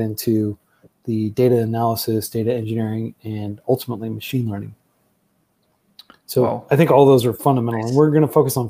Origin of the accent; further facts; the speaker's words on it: United States; like me growing up in the US